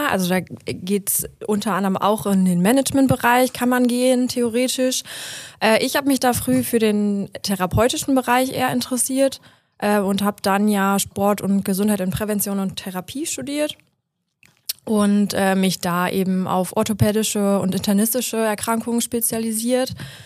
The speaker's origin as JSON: {"language": "German", "town": "Buckelo", "region": "Lower Saxony", "country": "Germany", "tie": "born or raised there", "said": "ich bin ein klassisches Emsland-Mädel. Ich bin in Meppen geboren und genau, in Buckelo aufgewachsen. Wohne ja jetzt auch wieder in Buckelo."}